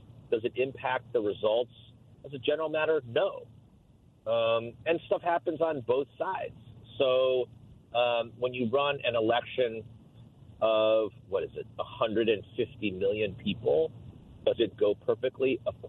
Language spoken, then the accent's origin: English; United States; I'm their friend and I'm an American, I'm a human being.